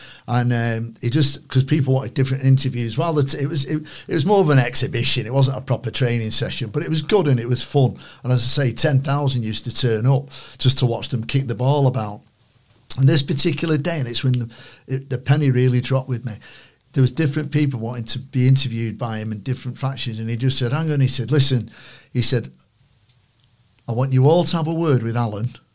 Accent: Manchester, North West England, United Kingdom; accent: Manchester; You know, obviously my Manchester accent helped.

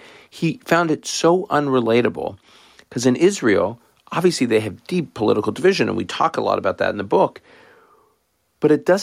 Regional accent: Canada; I grew up effectively in Canada, which is a smallish country, I guess now medium-sized country.

